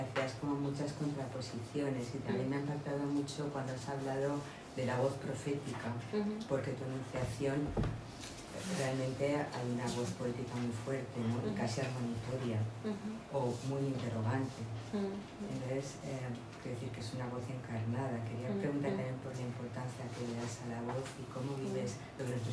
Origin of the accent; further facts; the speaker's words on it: Valencian Community, Spain; yo soy valenciana